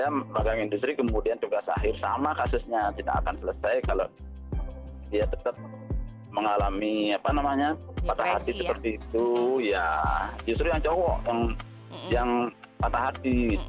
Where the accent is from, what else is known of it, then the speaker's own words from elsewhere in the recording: Bali, Indonesia; sekarang sudah di kampung, jaraknya kampung saya nggak terlalu jauh dari Denpasar. Satu jam udah nyampe.